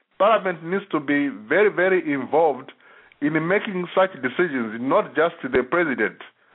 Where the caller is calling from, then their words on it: Philadelphia, Pennsylvania, United States; I'm calling from Pennsylvania, Philadelphia in the United States.